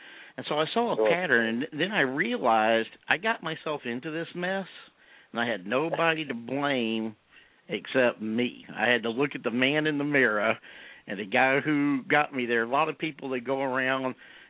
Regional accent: Cypress, Texas, United States; Well, I'm originally from Cypress, Texas, and both sides of my family, my mom's side of the family and my dad's side of the family, were all farmers and ranchers and a lot of folks involved in rodeo.

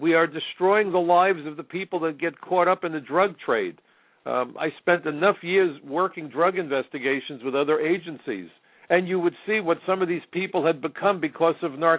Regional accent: New York, United States; As a New Yorker on 9/11, I certainly saw things that I hope I never see again

